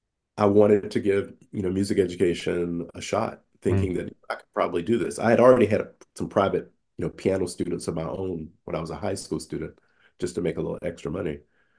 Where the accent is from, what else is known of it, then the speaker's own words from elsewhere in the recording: the Carolinas, United States; Always have family there, but yeah, growing up in the Carolinas was a part of my foundation and a memorable part of my musical journey.